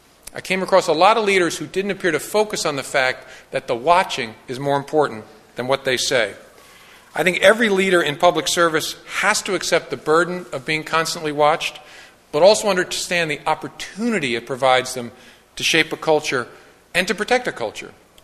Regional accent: United States; I'm from Washington, so I'm slippery.

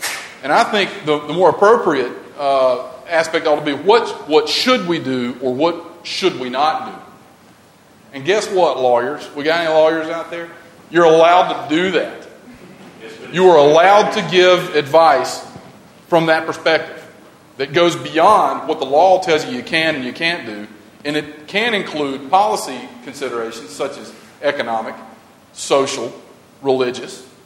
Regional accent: the South, United States; Newsflash, I'm from the South, all right? And anybody from the South will tell you

